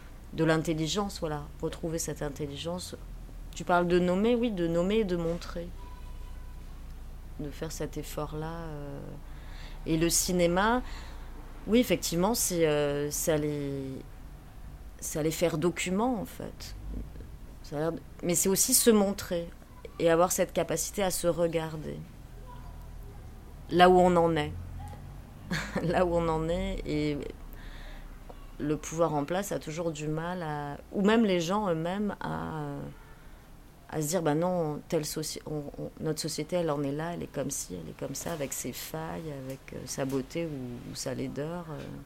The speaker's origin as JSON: {"language": "French", "country": "France", "said": "parce qu'on est en tant que Française"}